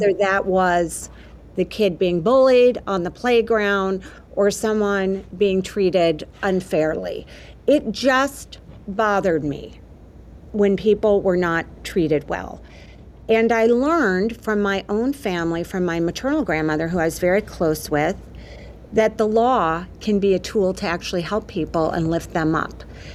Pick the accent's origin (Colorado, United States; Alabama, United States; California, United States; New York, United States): California, United States; moved away as an adult; But I grew up in California. And I ended up coming to Wisconsin for school in 1991. I did have family here, so it wasn't completely a new place for me.